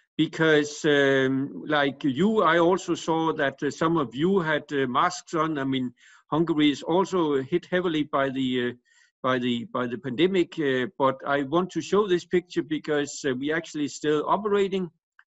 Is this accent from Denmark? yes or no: yes; Denmark; I'm actually a professor at Copenhagen University in Denmark. I'm from Denmark